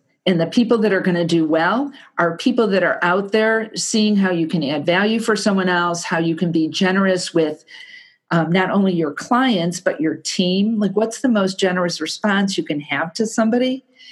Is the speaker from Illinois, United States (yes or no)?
yes; Chicago, Illinois, United States; I'm from Chicago and they're a really big donor.